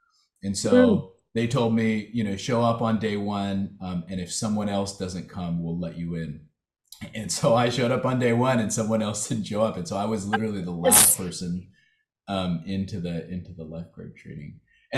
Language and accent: English; Huntington Beach, California, United States; I grew up in Huntington Beach, which is just south of Los Angeles in Orange County in Southern California.